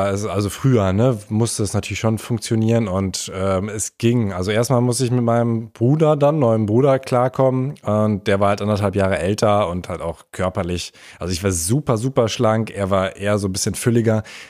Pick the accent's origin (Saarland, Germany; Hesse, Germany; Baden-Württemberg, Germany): Baden-Württemberg, Germany; Aalen; Ja, Aalen einfach.